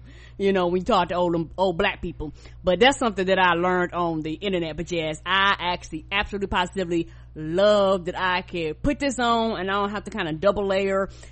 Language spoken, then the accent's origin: English; the South, United States; You know, I'm from the South, and I'm talking to people online